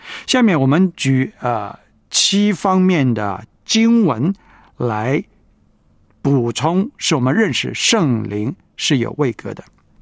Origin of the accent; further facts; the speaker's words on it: China; 我们中国人呢说人格就是 person